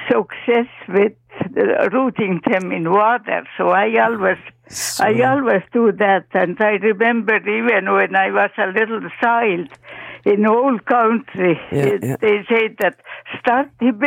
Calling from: Toronto, Ontario, Canada; from Toronto.

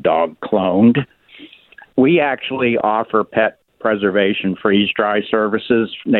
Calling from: Clinton, Pennsylvania, United States; Hey, Larry, I'm right out here in Clinton, Pennsylvania.

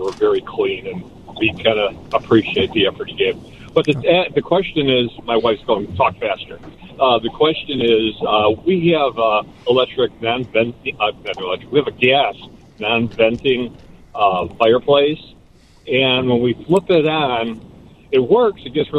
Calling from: Hinsdale, Illinois, United States; Hey, right now I'm in the car, but we live in Hinsdale.

